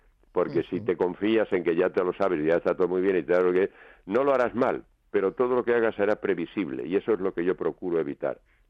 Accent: Chinchón, Community of Madrid, Spain; Sí, yo no pierdo el contacto con mi pueblo de ninguna

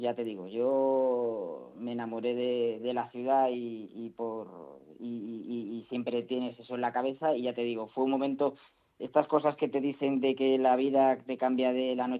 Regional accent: Torrejón de Ardoz, Community of Madrid, Spain; yo soy de Torrejón de Ardoz, de una ciudad un poco satelital de Madrid

